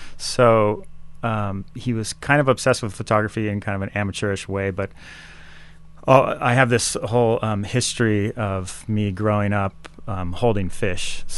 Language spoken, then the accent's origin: English; California, United States; now in Portland, United States; I grew up in Southern California, of all places, a little suburban town.